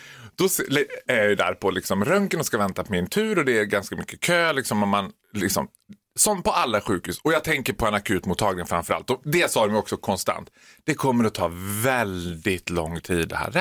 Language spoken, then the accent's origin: Swedish; Sweden; Jag är ju svensk, jag blir ju som alla svenskar att man ska inte belasta vården